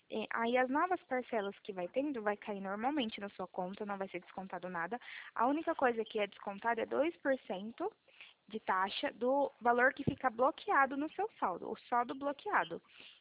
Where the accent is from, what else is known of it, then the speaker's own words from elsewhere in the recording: São Paulo, Brazil; O meu DDD é 18, tá? Que eu sou do interior de São Paulo.